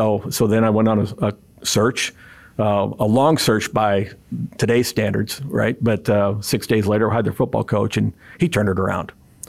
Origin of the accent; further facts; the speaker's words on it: Iowa, United States; and I'll pick on Nebraska because I'm from Iowa, right?